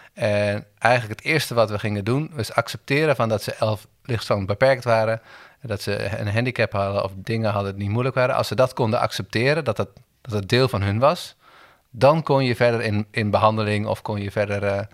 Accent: Nepal; moved away; ik ben opgegroeid in Nepal.

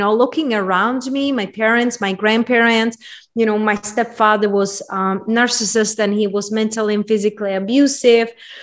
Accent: Czechia; English is a second language; And Czech Republic.

